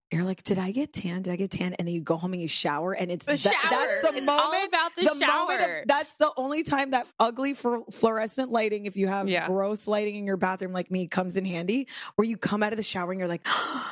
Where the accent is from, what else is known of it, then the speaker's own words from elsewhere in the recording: Boca Raton, Florida, United States; is growing up in Florida, you can lay out.